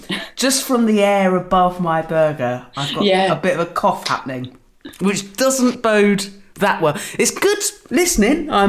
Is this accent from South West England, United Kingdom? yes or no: yes; South West England, United Kingdom; I'm from Dorset, from the Dorset Chilli Company.